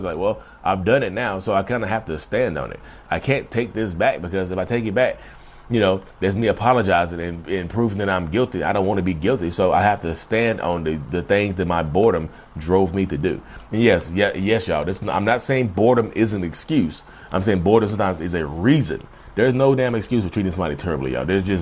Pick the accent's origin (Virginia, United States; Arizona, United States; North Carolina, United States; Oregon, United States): North Carolina, United States; Reidsville; accent: southern drawl; because I'm from Reidsville, North Carolina, which is a southern town. My country, my southern drawl is insane.